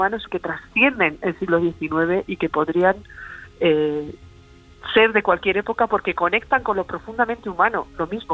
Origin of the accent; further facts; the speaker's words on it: León, Castile and León, Spain; now in Madrid, Spain; Yo soy leonesa, vivo en Madrid, y cuando voy a León me llaman la madrileña.